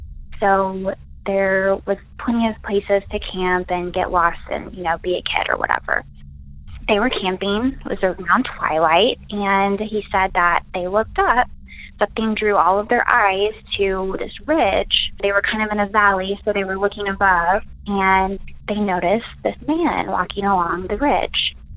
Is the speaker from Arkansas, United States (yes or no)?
yes; Arkansas, United States; Hi, Derek. … I am from Arkansas.